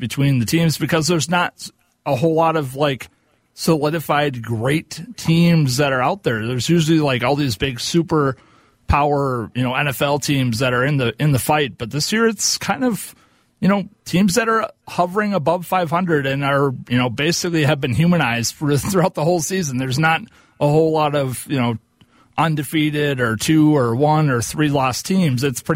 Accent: Oklahoma, United States; I'm a Baker Mayfield fan because I'm from Oklahoma.

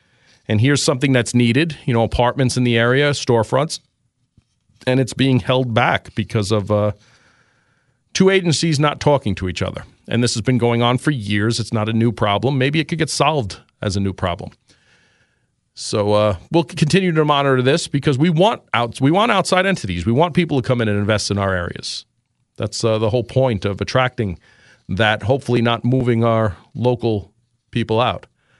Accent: Astoria, New York, United States; when I grew up in Astoria, Queens

